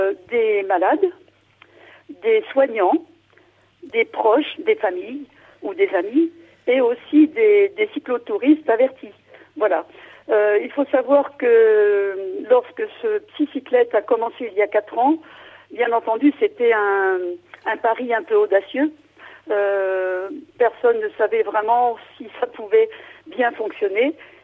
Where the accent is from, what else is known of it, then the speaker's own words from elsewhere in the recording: Saint-Michel, Pays de la Loire, France; Moi-même, je suis de Saint-Michel, donc, voyez, je suis bien placée pour pouvoir les accueillir